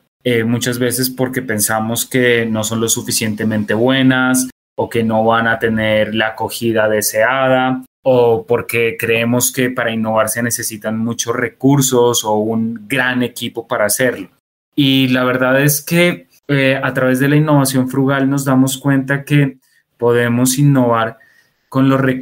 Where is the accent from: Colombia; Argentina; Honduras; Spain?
Colombia; como colombianos tenemos una oportunidad